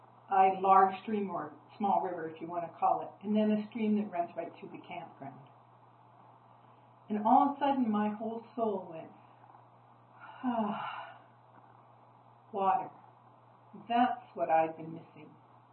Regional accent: Vernon, British Columbia, Canada; also born or lived in Indonesia / Bolivia; I grew up in the Okanagan, in Vernon, and water was totally a part of my life.

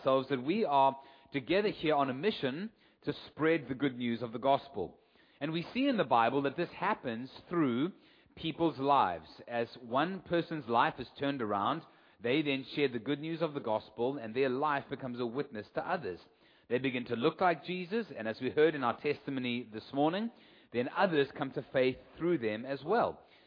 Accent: South Africa; accent: South African; I trust that you can understand my South African accent

